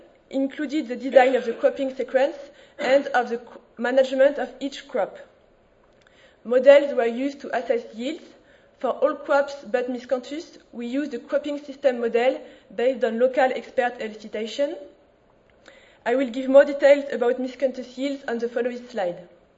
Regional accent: France; English is a second language; I am also from France

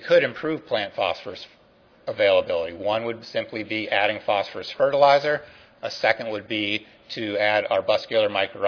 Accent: Montana, United States; I'm from Montana, southwest Montana

